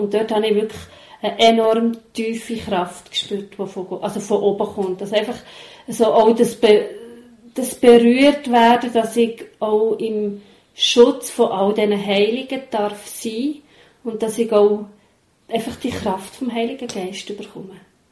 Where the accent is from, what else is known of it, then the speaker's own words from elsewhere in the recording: Bern, Switzerland; Also eben, wie man ja gehört, bin ich Bernerin und ich bin auch im Emmental aufgewachsen. Ich bin also auch reformiert aufgewachsen